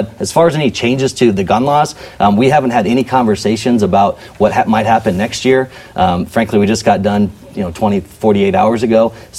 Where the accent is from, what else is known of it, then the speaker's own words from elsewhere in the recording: Grinnell, Iowa, United States; You know, growing up in Grinnell, we didn't take them to Hy-Vee. We just took them down to the redemption center.